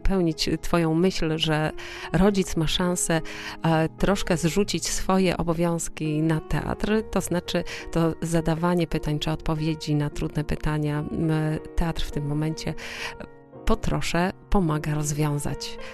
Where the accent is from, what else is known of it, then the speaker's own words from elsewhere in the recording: Silesian Voivodeship, Poland; Na drugi koniec Polski, bo przyjechaliśmy do was z Górnego Śląska.